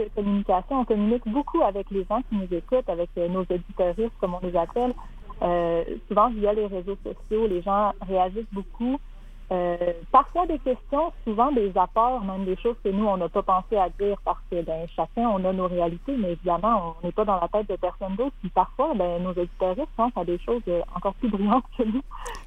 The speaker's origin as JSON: {"language": "French", "region": "Quebec", "country": "Canada", "said": "moi, je suis originaire de la Saint-Jean"}